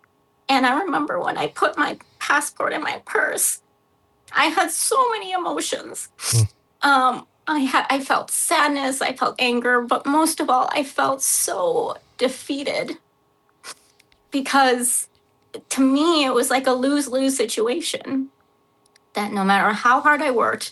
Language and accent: English; Minnesota, United States; Like when I answer, I'm born and raised in Minnesota, that answer is not going to be good enough for some people.